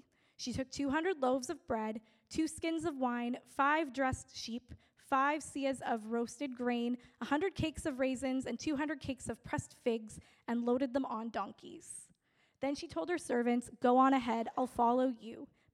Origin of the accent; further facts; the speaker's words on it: Prince George, British Columbia, Canada; Many of you know I grew up in Prince George.